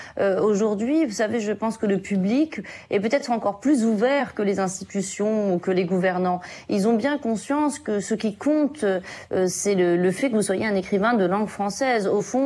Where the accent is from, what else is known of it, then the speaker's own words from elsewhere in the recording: Morocco; Je suis une enfant de la francophonie. J'ai grandi au Maroc, qui est un grand pays francophone dans lequel beaucoup de gens aiment énormément cette langue, la pratiquent quotidiennement.